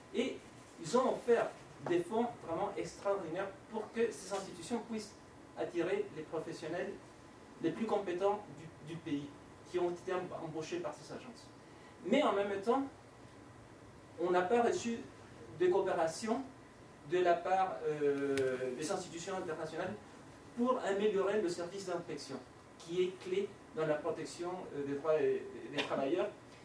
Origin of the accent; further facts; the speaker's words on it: Peru; Je vous mentionne par exemple le cas de mon pays d'origine, le Pérou.